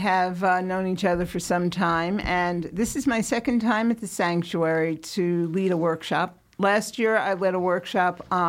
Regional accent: Manhattan, New York, United States; born there; I was born in Manhattan.

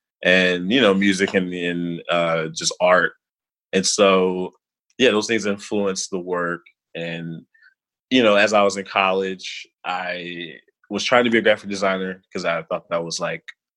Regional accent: Chicago, Illinois, United States; growing up in Chicago, that's how I sort of stumbled into college and went away.

